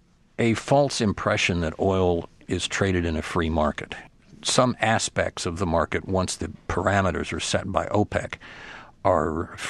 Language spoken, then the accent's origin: English; Oklahoma, United States; I grew up in Oklahoma driving on, learning to drive on 25-cent a gallon gasoline.